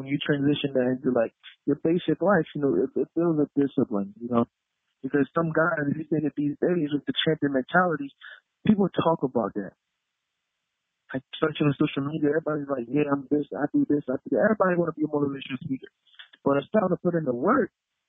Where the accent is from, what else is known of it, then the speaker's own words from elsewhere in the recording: Haiti; You know, keep in mind I'm from Haiti, you know, just living in a one-bedroom apartment with both parents and everything stacked on top of each other.